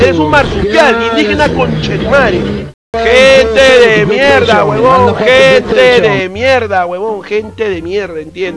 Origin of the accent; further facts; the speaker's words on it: Lima, Peru; Soy de Perú, pe, conchetumadre, de Lima, te saco la puta madre, acá en Chorrío, weón. Acá en Agua Dulce